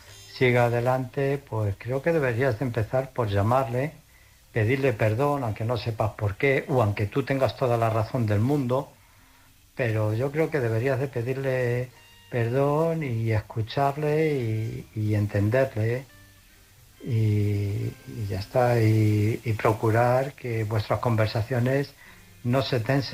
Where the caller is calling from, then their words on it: Illescas, Castilla-La Mancha, Spain; de Illescas.